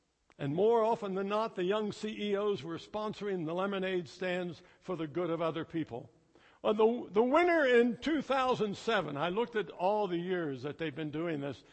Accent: Pennsylvania, United States; even though I'm from Pennsylvania.

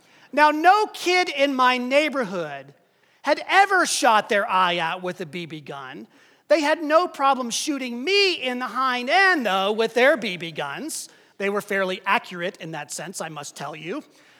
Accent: Pennsylvania, United States; as a boy growing up in Western Pennsylvania, deer hunting was like a second religion.

